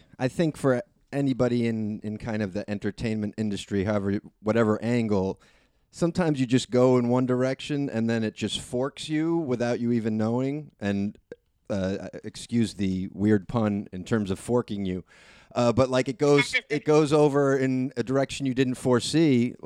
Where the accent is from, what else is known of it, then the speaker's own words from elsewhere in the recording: New York City, New York, United States; now in Chicago, United States; And I, even though I'm a New Yorker, consider myself, for all cultural purposes, except for my sarcasm, to be a Chicagoan.